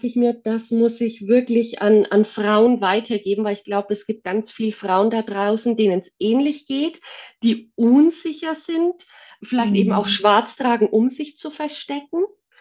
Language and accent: German; Munich, Bavaria, Germany; Ich stelle mich ganz selber nochmal kurz vor. Ich bin 47 Jahre alt. Ich komme aus München.